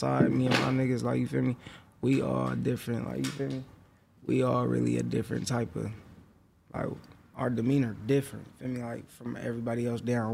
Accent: Oakland, California, United States; also born or lived in Stockton; I'm from Stockton, though, feel me? That's what I read, feel me? Even though I was raised in Oakland.

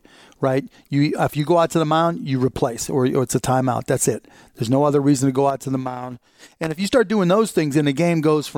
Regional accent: Pittsburgh, Pennsylvania, United States; I'm from Pittsburgh. Let's watch a Pirates game.

